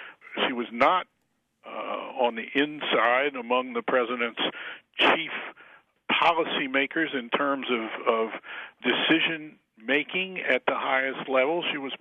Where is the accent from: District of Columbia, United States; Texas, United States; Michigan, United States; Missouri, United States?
District of Columbia, United States; Washington; born there; When I was born in Washington, it was still a Jim Crow town. I went to segregated public schools in the capital of the United States